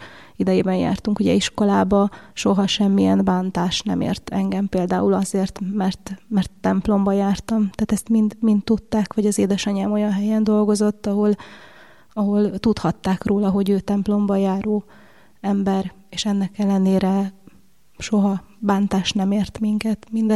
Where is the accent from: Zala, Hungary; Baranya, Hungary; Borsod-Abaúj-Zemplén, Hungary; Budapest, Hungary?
Borsod-Abaúj-Zemplén, Hungary; Sajópálfala; Én is gyerekkorom óta itt élek a faluban, itt születtem.